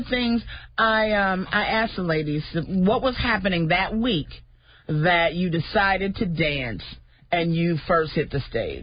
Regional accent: Detroit, Michigan, United States; Where I'm from Detroit.

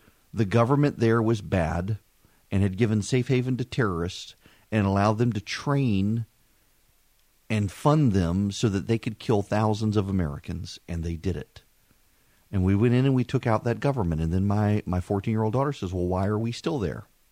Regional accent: Dubai, United Arab Emirates; I grew up in the Middle East. My family served as a place for the enlisted in the 5th Fleet to come and relax whenever they would come into dry docks in Dubai.

